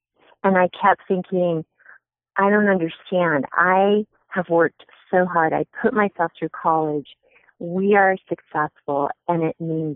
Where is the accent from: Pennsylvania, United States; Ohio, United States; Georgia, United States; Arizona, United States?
Ohio, United States; I grew up in Ohio, and my brothers and I were required to take notes throughout my childhood.